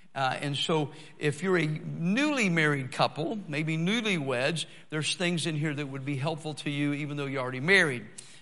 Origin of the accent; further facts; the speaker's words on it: Tennessee, United States; And so I'm originally from Tennessee, so I don't talk real fast anyway usually.